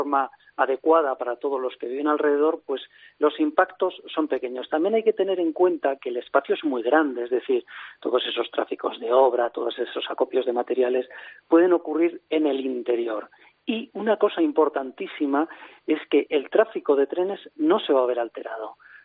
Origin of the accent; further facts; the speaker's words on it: Madrid, Community of Madrid, Spain; que yo creo que somos todos los madrileños